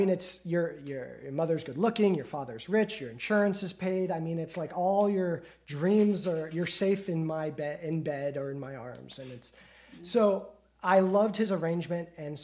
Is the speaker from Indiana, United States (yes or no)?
no; Colorado, United States; now in Boston, United States; But I live in Boston and I'm from Colorado. I moved to Boston for school and got hired for jobs and stayed in Boston, got married and live here.